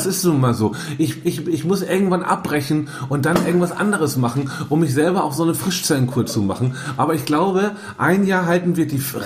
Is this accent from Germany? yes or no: yes; Hamburg, Germany; Ich fahre nach Hamburg. Ja, da wohnt man, ich fahre in meine Heimat.